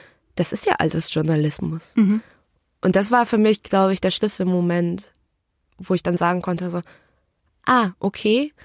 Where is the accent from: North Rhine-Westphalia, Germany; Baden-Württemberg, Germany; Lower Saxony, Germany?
North Rhine-Westphalia, Germany; Also ich bin aufgewachsen im Ruhrgebiet in Bergham. Das ist bei Dortmund, im wirklich Herzen Ruhrpott.